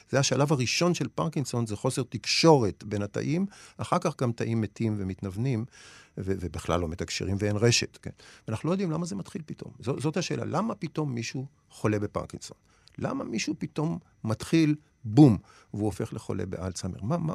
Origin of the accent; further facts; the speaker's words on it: Nof Yam, Tel Aviv District, Israel; אז נגיד, אני גדלתי בנוף ים